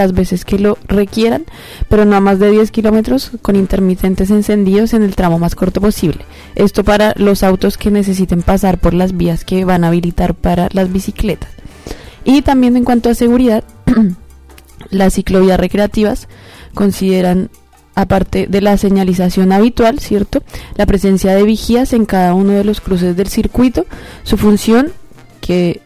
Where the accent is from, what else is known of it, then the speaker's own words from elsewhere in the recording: Colombia; como yo soy de Colombia, ya en Bogotá igual hace mucho tiempo hay una gran cultura ciclística